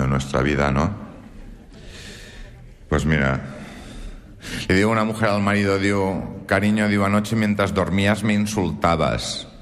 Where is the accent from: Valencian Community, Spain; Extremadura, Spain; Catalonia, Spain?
Catalonia, Spain; que somos catalanes, lo contamos mucho, cada segundo cuenta.